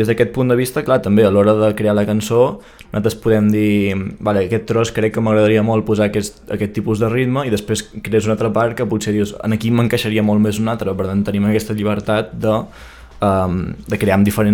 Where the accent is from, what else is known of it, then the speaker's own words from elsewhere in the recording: Catalonia, Spain; com que som de Catalunya, solem escoltar bastanta música en català